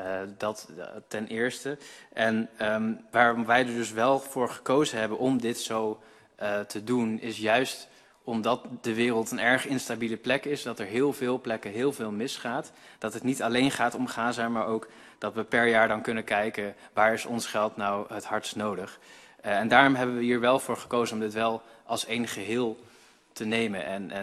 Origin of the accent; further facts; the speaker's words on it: Groningen, Netherlands; dan kunnen wij als Groningers niet wegkijken en moeten we een stap naar voren zetten.